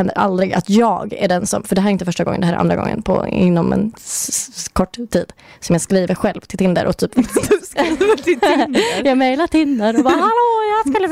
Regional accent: Brunflo, Jämtland County, Sweden; Jag har då varit hemma i Brunflo. Som ligger då en och en halv mil från Östersund. Där min familj bor.

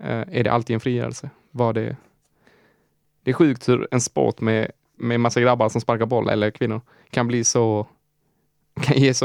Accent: Malmö, Skåne, Sweden; Men jag är ju själv från Malmö.

